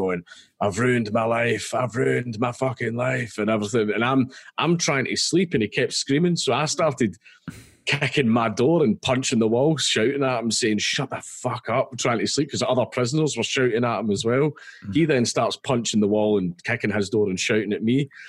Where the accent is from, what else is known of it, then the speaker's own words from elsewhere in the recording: Scotland, United Kingdom; I'm Scottish.